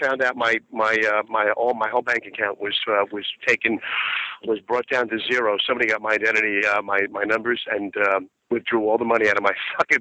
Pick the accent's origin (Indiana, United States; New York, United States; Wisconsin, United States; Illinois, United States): New York, United States; Brooklyn; from Brooklyn, Porto stuff, my hometown is going to...